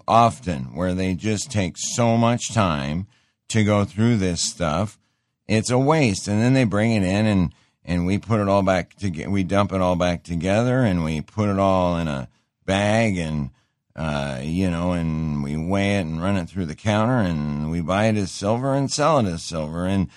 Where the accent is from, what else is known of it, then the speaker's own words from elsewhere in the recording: Montana, United States; I grew up in Montana. Montana was the silver dollar capital of the world.